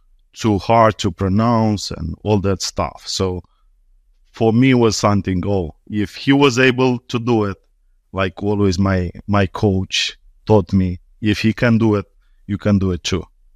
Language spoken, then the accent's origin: English; Nisporeni, Nisporeni District, Moldova; born there; English is a second language; So I was born in Nisporen, and then I went to Chisinau, which is capital of Moldova.